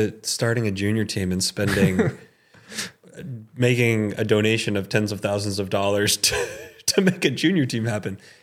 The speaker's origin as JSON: {"language": "English", "region": "Texas", "country": "United States", "tie": "born or raised there", "said": "I grew up in Central Texas, sea level"}